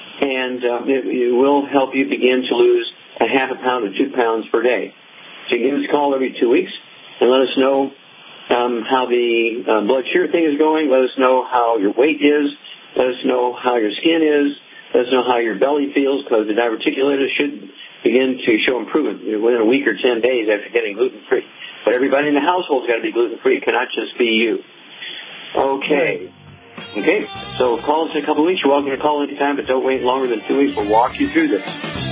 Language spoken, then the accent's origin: English; Missouri, United States; Let's go to Missouri, my home state.